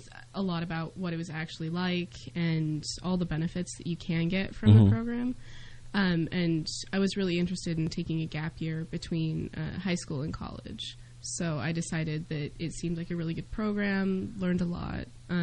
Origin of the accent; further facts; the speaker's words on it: Salt Lake City, Utah, United States; I'm from Salt Lake City, Utah.